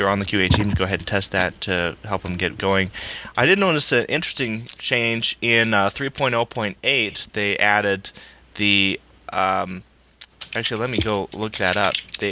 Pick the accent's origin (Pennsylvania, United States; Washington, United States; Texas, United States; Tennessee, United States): Washington, United States; I'm from Washington State, of course.